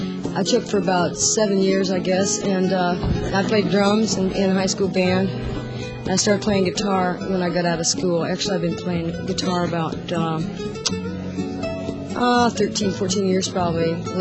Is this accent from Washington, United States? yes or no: yes; Washington, United States; I'm from Washington State.